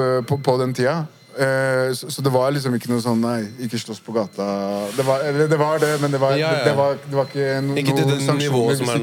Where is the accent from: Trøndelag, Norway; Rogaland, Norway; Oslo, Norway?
Oslo, Norway; Furuset; så satt du dypt inne og sier at jeg er fra Furuset